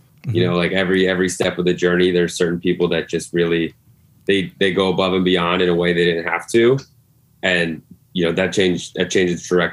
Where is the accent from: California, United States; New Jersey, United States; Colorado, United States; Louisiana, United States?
Colorado, United States; Definitely born and raised in Colorado. Very proud of it. I actually studied at University of Northern Colorado